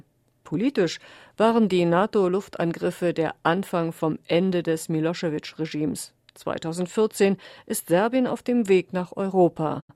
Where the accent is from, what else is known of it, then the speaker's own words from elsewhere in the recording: Croatia; moved away as an adult; Ich komme aus Kroatien, bin nach Bosnien geflohen, dann nach Belgrad und landete wieder im Krieg.